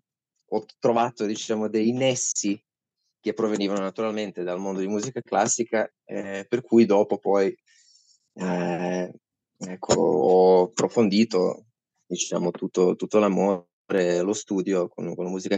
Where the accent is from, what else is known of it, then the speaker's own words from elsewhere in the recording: Serbia; now in Rome, Italy; sono violoncellista e sono serbo, però sono quasi 8 anni che vivo a Roma.